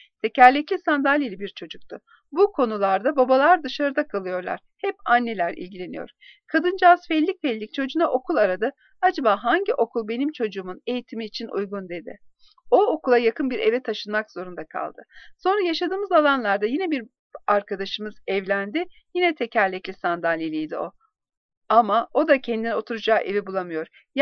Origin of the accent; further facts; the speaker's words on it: Adana, Turkey; born there; 1977'de Adana'da doğdum.